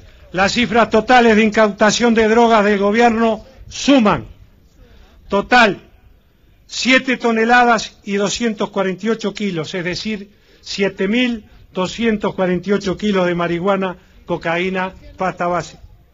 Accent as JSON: {"language": "Spanish", "country": "Uruguay", "said": "como presidente, pero también como ciudadano uruguayo"}